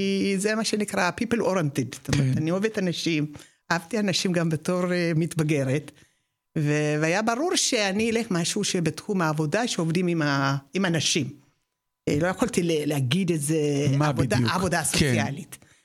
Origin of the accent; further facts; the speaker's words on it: Ethiopia; now in Israel; אני גדלנו בבית ציוני, שחלם להגיע